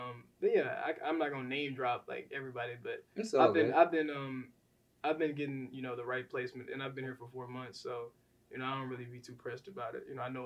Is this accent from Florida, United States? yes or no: no; Arkansas, United States; I come from Arkansas. I don't know.